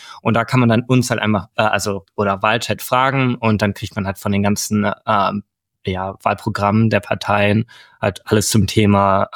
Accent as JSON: {"language": "German", "region": "Hamburg", "country": "Germany", "also_born_or_lived": "Munich", "moved": "as an adult", "lives_now": "Cambridge, United Kingdom", "said": "ich komme aus Hamburg, habe danach in München studiert, bin dann jetzt hierher für den PhD gekommen, also nach Cambridge und bin jetzt seit ungefähr anderthalb Jahren hier"}